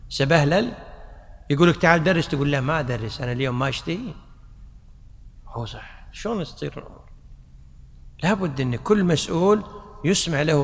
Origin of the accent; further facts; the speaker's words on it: Kuwait; عندنا في الكويت مؤسسة اسمها مؤسسة، حتى في مصر.